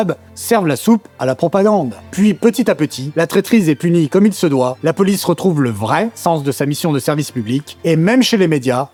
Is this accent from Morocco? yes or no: no; France; Et mine de rien, bah, on est français, donc la révolution, ça parle.